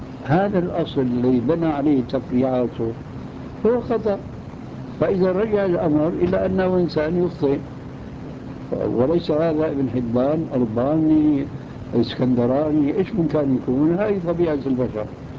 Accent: Syria; طبعا هذا الجواب كما يقولون أيضا عندنا في الشام ما بيخش الخجل

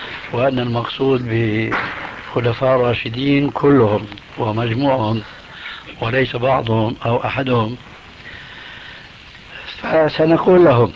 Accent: Damascus, Damascus Governorate, Syria; كما فعل أخوه عندنا في دمشق

